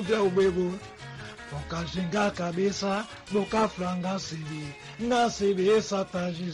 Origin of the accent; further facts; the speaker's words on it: São Tomé & Príncipe; eu sou santomense, sou feijão com arroz